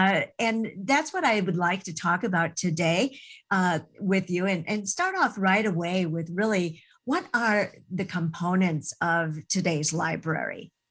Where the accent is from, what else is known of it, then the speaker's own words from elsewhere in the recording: Milwaukee, Wisconsin, United States; And I grew up in the Milwaukee area, and my husband did as well.